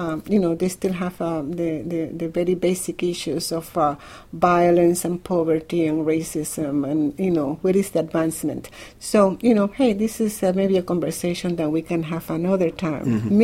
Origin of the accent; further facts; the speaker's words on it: Puerto Rico; now in Newark, United States; That's where I came to leave from Puerto Rico to Newark, New Jersey.